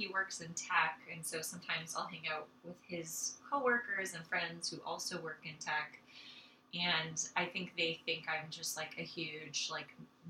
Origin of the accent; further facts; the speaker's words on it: Canaan, New Hampshire, United States; So I'm from Canaan, New Hampshire, which is just outside of Lebanon and Hanover, if anyone has heard of these places.